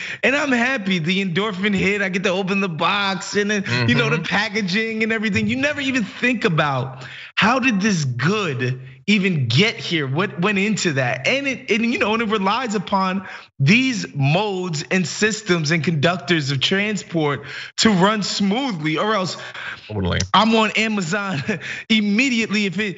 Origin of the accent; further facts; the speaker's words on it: New York, United States; Oftentimes, especially as a New Yorker, you know, people get you to think about like the Brooklyn bridges